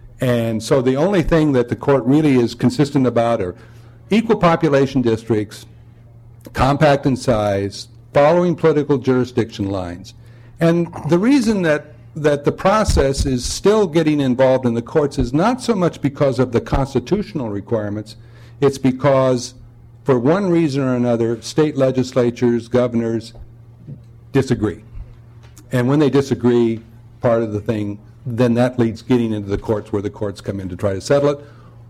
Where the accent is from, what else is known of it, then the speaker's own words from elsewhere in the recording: Indiana, United States; Now, in my home state of Indiana, they did a beautiful job of this.